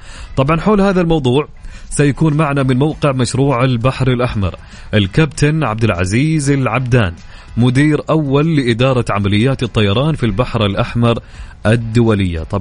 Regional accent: Saudi Arabia; في ظروف المناخ والتربة المختلفة عندنا في السعودية؟

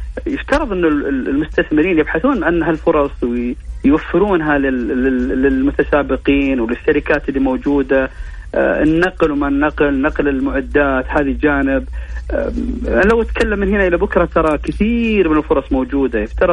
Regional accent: Saudi Arabia; احنا لما ندخل في شيء دائما نبرع فيه كسعوديين صراحة

